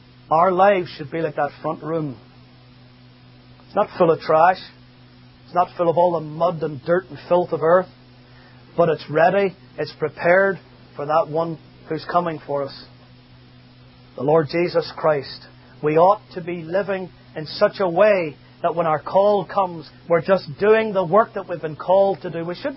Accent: Belfast, Northern Ireland, United Kingdom; But when I was a boy growing up in Belfast

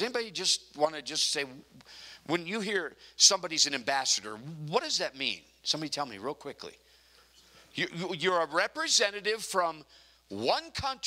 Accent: Alaska, United States; I'm from Alaska.

